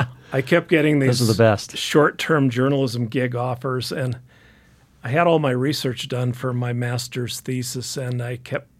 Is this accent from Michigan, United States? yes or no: no; Helena, Montana, United States; I grew up in Helena.